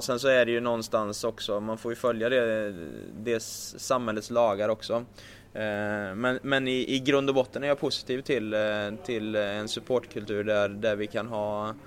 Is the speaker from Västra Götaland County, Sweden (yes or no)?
yes; Uddevalla, Västra Götaland County, Sweden; also born or lived in Sunne; Jag är ju från Uddevalla från början, men min mamma var från Sunne, så vi flyttade dit när jag var 10 år.